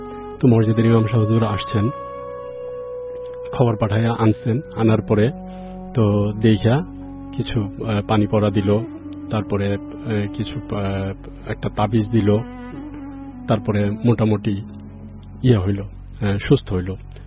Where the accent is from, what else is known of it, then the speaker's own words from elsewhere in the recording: Brahmanbaria, Chittagong Division, Bangladesh; আমার গ্রামের বাড়ি হচ্ছে ব্রাহ্মণবাড়িয়া, তো মূলত ঘটনা আমার গ্রামে